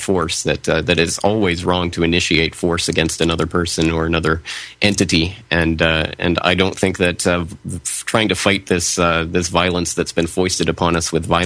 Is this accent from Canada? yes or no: yes; Canada; now in Japan; I'm a Canadian in Japan